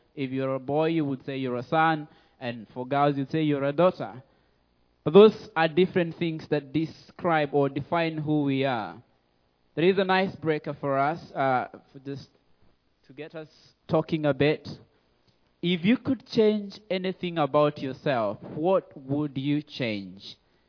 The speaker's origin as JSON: {"language": "English", "country": "Kenya", "said": "I'm Black African. I'm Kenyan. And in Kenya, we have tribes. I'm one of these 43 tribes. And one of the tribes is called Kikuyu. So that's one of the tribes I come from."}